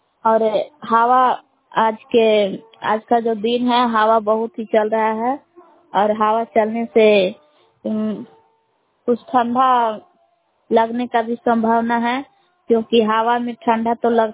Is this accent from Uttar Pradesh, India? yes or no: no; Bhabua, Bihar, India; ग्राम बेलांस जिला का मूर भभुआ के निवासी हूँ।